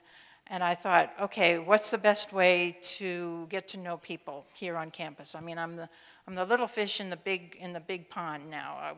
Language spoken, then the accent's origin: English; Illinois, United States; I was born in Illinois. I spent my entire childhood in Illinois. I grew up in a little tiny town in Carroll County, Illinois.